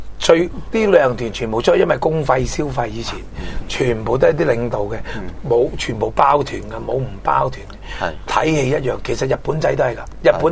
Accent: Hong Kong; 普通我哋香港人咧

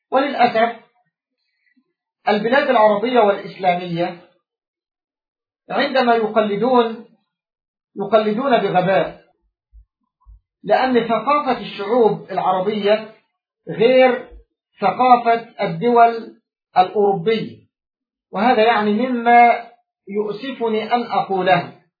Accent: Egypt; أو لو إن الدولة عندنا في مصر حسبت حسابات هذه المظاهرة صح

